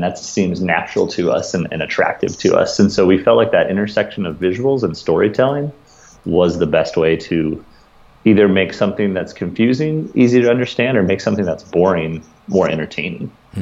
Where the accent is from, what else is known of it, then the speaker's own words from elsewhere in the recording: Brookings, South Dakota, United States; went to a lady who went to church with us where we grew up in Brookings, South Dakota.